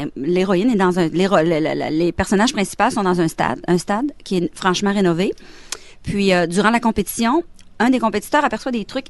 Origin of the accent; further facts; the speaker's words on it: Kenogami, Quebec, Canada; j'ai été élevée à Kenogami, pas loin de l'île Sainte-Cécile. Je demeure à Chipcha depuis que je suis mariée.